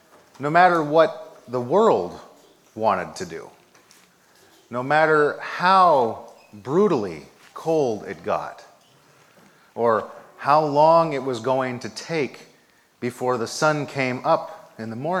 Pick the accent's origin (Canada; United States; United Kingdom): Canada; Watrous, Saskatchewan; The first church I grew up in was in Watrous, Saskatchewan. Watrous is about 2,000 miles north of here and just a little to the west.